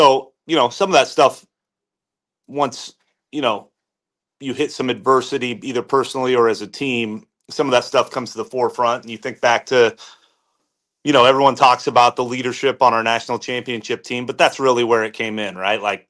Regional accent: Iowa, United States; I grew up in Iowa. I can maneuver a snow shovel.

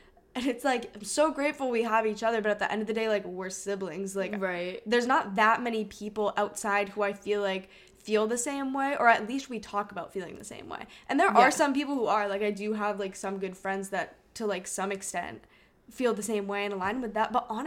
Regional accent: Hong Kong; also born or lived in New Hampshire, United States; when we grew up in Hong Kong, like we made such good friends there

